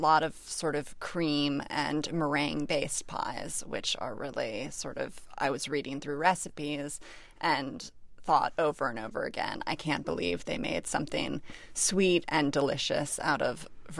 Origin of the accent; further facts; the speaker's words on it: California, United States; I grew up in California, so I'm obviously partial to the West.